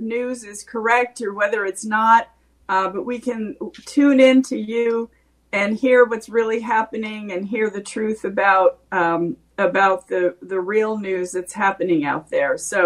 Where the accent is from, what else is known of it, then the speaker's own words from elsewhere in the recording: New Mexico, United States; I started out as an organizer in Indian country, you know, in my home state of New Mexico.